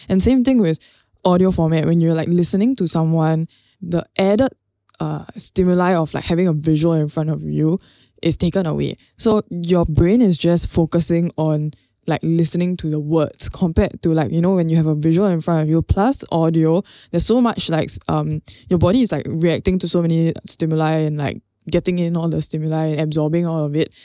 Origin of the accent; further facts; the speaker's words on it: Woodlands, Singapore; I come from Woodlands, I don't know whether there's a Woodlands in America